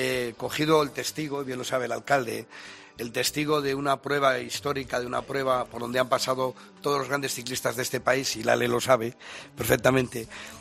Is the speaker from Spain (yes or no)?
yes; Zamora, Castile and León, Spain; los que somos de Zamora, nadie va a defender mejor Zamora que los propios zamoranos.